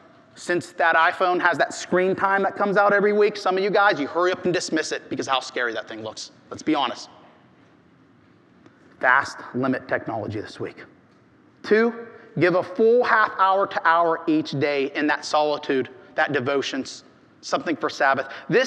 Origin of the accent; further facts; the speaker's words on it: Ohio, United States; And yes, although I'm from Ohio, I know what you Southerners mean when you say that.